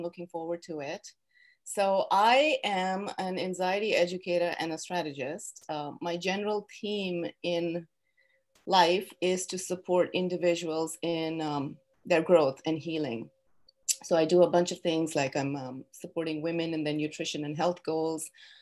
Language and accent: English; India; now in United States; I come from a different time, a different place. I live in the United States now, but I'm from India.